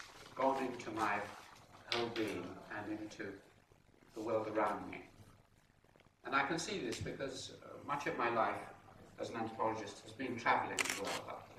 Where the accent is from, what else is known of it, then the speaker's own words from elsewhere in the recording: England, United Kingdom; I myself was deeply shaped by that history, obviously, because I'm an Englishman.